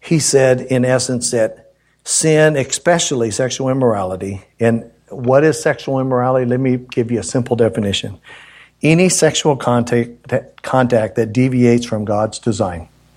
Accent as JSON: {"language": "English", "region": "Florida", "country": "United States", "tie": "born there", "also_born_or_lived": "Mississippi / Alabama", "said": "I was born in Florida, spent some time in Mississippi, and then Alabama. I had my speech affected. I'm going to use a little Southernese"}